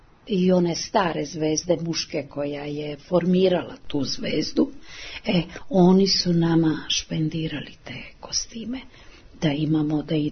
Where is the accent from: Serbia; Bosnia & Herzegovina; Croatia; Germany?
Germany; Serbian is a second language; Vita kao Srbin veći je Prus nego mi Nemci što smo.